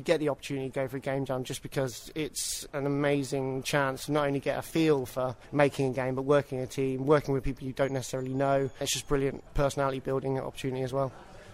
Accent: Banbury, South East England, United Kingdom; from Banbury.

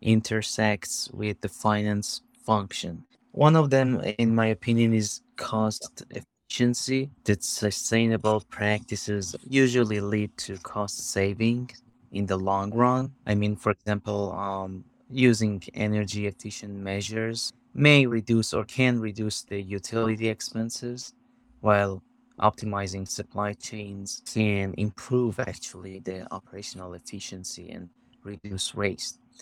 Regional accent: United States; from the United States, and I'm really happy that I am here to talk about the role of sustainability in finance.

